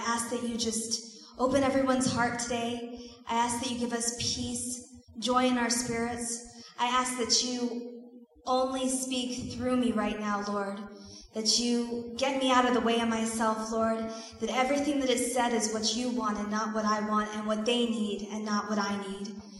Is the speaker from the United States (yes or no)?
yes; New York, United States; I'm a New Yorker, so we never just say anything.